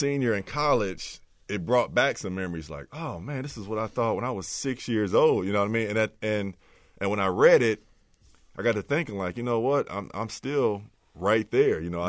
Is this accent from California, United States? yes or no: no; Trotwood, Ohio, United States; they did a kind of a story on me and my family growing up in Trotwood, Ohio. And they went and spoke to my mother back home